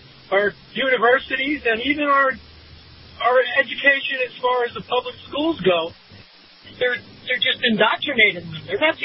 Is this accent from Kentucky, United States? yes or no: no; Las Vegas, Nevada, United States; from Las Vegas.